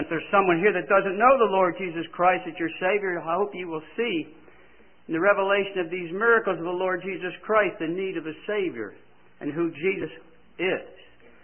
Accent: Philadelphia, Pennsylvania, United States; moved away as an adult; now in Georgia, United States; we came from Philadelphia 41 years ago

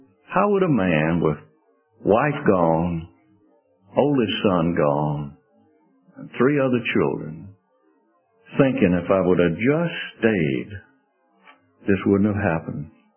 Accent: Sardis, Mississippi, United States; Born and raised in Mississippi, and I was a junior and senior in high school, I was on the volunteer fire department, Sardis, Mississippi.

